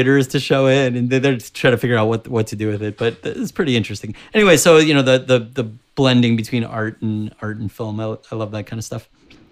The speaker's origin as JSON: {"language": "English", "region": "New York", "country": "United States", "tie": "born or raised there", "said": "And I grew up on Long Island, so, you know, a half hour away from where it all went down."}